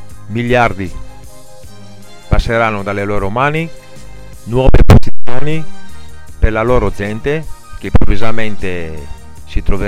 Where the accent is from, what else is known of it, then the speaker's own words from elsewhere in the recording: Greece; Italian is a second language; now in Italy; vi ho parlato un po' per la Grecia, perché purtroppo Natale, che sono stato parecchi giorni nel mio paese